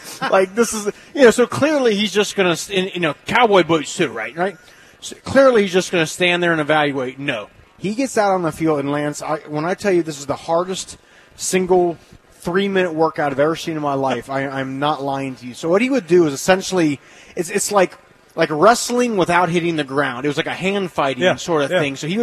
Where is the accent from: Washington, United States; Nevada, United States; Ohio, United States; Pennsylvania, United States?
Ohio, United States; Cincinnati; a kid growing up in Cincinnati idolizing Tim Crumry now.